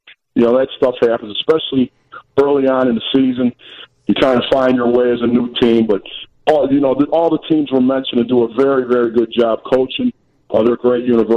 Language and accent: English; Chicago, Illinois, United States; For sure, yeah. My dad refereed a lawyer's league at the Settlement House on Western and Halstead Avenue.